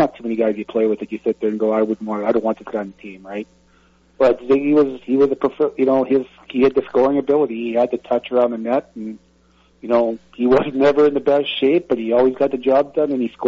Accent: Saskatoon, Saskatchewan, Canada; the whole way back to my hometown to Saskatoon, which is about 1:15

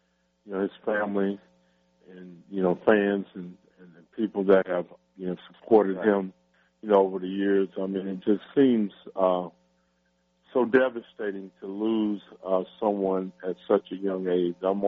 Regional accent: Georgia, United States; I grew up in Georgia, and I grew up idolizing Dominique Wilkins

